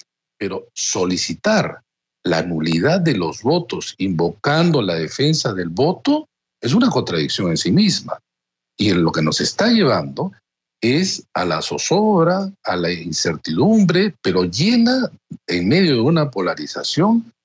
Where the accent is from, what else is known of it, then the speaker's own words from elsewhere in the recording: Peru; Yo espero, como muchos peruanos, que sí sea.